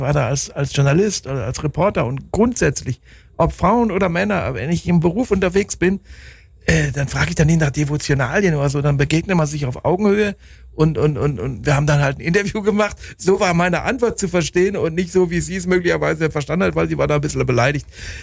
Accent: Bielefeld, North Rhine-Westphalia, Germany; da war in meiner Heimatstadt Bielefeld im Ortsteil Jöllenbeck gab es ein Hallenturnier.

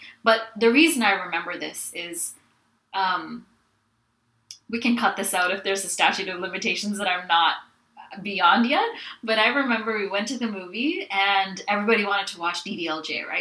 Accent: Toronto, Ontario, Canada; I grew up in Toronto. I don't live in Toronto, so don't come try to find me if you disagree with anything I say, okay? But I grew up in Toronto. Canada

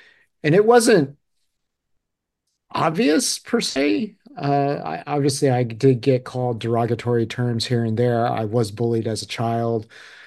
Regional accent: California, United States; definitely a Japanese household, Japanese culture. And I grew up in the Bay Area, which during the 80s was still very, we'll say, Caucasian.

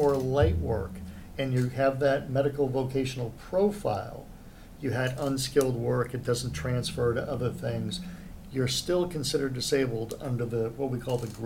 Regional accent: New Hampshire, United States; because I'm from New England. I'm from New Hampshire on the coast.

